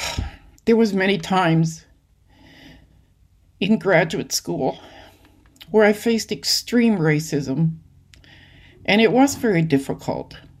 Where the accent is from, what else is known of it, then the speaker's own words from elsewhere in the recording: Lillooet, British Columbia, Canada; also born or lived in Whitehorse / Vancouver / Rossland / Ashcroft; We lived in Vancouver, actually, for a few years, until I was five, and then Rossland, Ashcroft. And I consider Lillooet, British Columbia, my hometown. It's along the Fraser River, sort of in northern central BC.